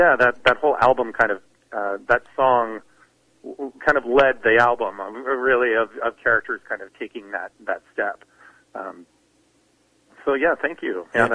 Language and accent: English; New York City, New York, United States; there was a bittersweetness to the whole experience of being a New Yorker